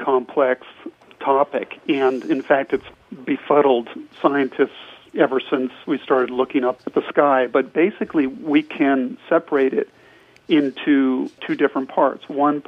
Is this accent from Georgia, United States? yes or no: no; California, United States; I grew up on the California coast, and so I was a surfer and sailor and diver